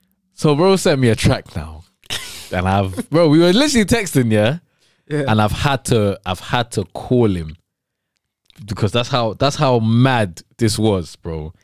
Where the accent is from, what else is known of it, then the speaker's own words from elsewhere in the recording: Nigeria; those that know me know I grew up in Nigeria